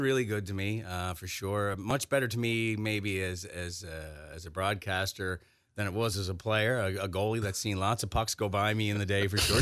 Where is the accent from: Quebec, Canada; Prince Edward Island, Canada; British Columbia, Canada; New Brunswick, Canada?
Prince Edward Island, Canada; Hunter River; I grew up in Hunter River.